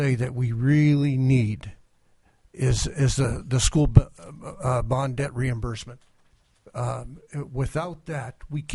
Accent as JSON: {"language": "English", "town": "Kotzebue", "region": "Alaska", "country": "United States", "said": "I'm from Kotzebue."}